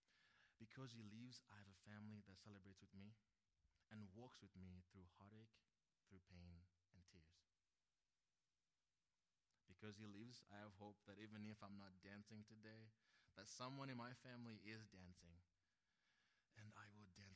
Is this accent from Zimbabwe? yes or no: yes; Zimbabwe; When I grew up in Zimbabwe, that was the end.